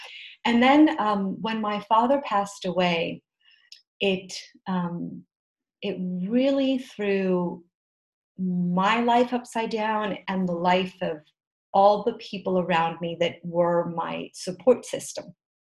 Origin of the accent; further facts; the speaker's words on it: Marbella, Andalusia, Spain; also born or lived in Madrid / United States; grew up in most of my life between Spain and the US. Mm-hmm. I was born in Madrid. However, my parents, when I was around 8 years old, moved to Marbella. So I was lucky that I grew up, you know, by the sea in that sense.